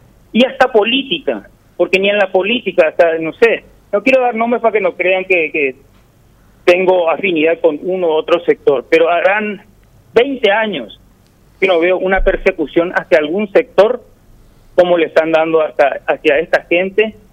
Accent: Paraguay; que les agradezco y les aplaudo como paraguayos

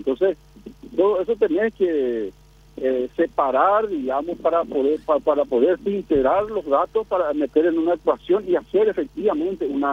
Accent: Asunción, Paraguay; Como asunceno, como paraguayos, realmente darle la tranquilidad a la gente

